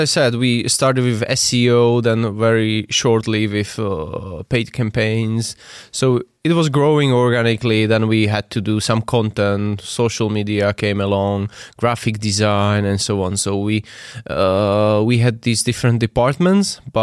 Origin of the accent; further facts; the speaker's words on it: Slovakia; I'm from Slovakia